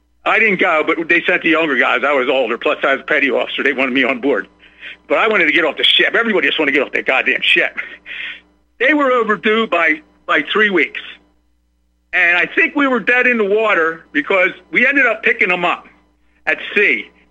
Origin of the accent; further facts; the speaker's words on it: New Jersey, United States; now in Texas, United States; I moved to Texas from New Jersey. My family wanted to come down here because they had kids and they liked the laws.